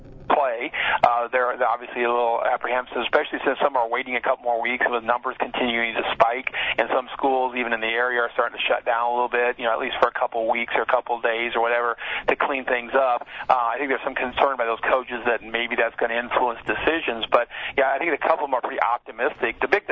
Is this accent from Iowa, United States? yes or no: yes; Maquoketa, Iowa, United States; In fact, my hometown of Maquoketa had to cancel one of their games because of COVID.